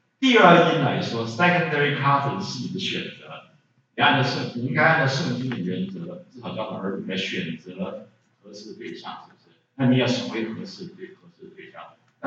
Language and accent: Chinese; Shandong, China; 我不是山西人，我是山东人啊，我不会讲山西话